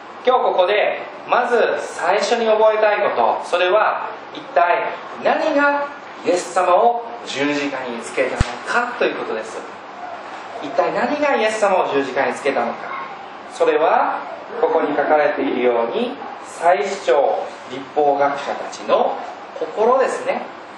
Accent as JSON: {"language": "Japanese", "town": "Kishiwada", "region": "Osaka", "country": "Japan", "tie": "born there", "said": "僕は岸和田に生まれたので"}